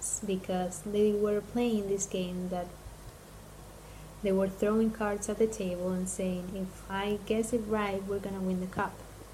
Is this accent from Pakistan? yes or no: no; Argentina; there were people that don't even follow me that remember that I was from Argentina and they came and said congratulations